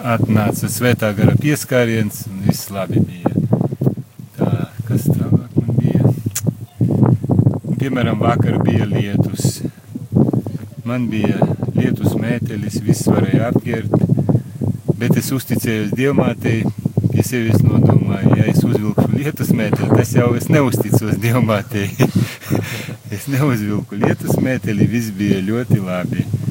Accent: Ilūkste, Augšdaugava Municipality, Latvia; No Ilūkstes.

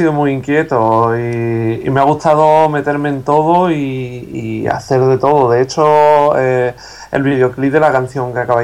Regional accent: Ronda, Andalusia, Spain; Yo soy de allí, de Ronda, en Málaga.

